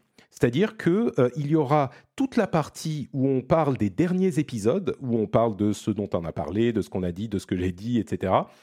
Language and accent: French; Italy; les gens vont se rendre compte que je suis un vrai Italien, moi